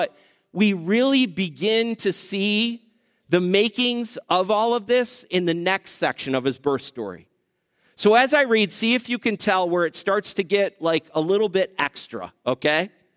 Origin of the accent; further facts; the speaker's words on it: Springville, United States; born there; I was born here in Springville, up at the hospital, which doesn't really happen anymore